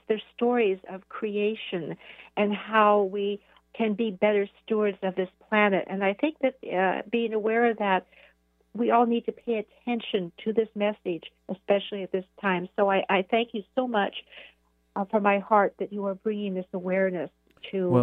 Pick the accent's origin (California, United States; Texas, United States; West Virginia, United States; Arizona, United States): Arizona, United States; Both my folks, we spent a lot of time when I was growing up in Arizona, the Grand Canyon, and became very immersed in their culture.